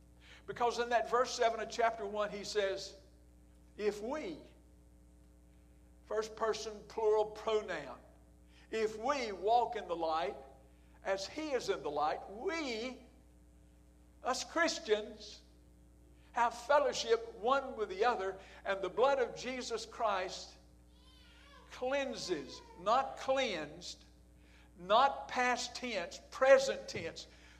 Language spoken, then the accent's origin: English; North Carolina, United States; I was going to spend a night there and then going to North Carolina, my hometown.